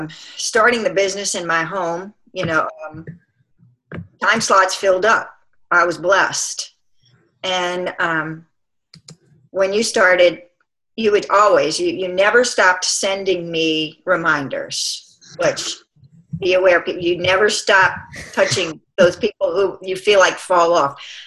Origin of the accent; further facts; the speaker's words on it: Louisiana, United States; Southern Louisiana, right outside of New Orleans.